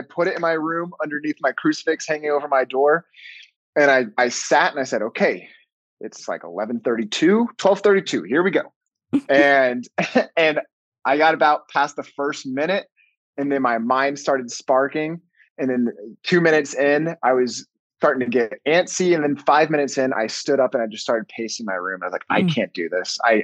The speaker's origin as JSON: {"language": "English", "region": "the South", "country": "United States", "tie": "born or raised there", "said": "I grew up in the Bible Belt of America. And so all my best friends were Protestant."}